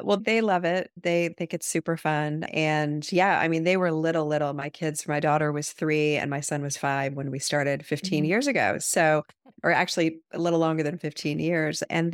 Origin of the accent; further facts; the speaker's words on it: Ohio, United States; So I grew up in Ohio in a really nice home that my dad was a very successful businessman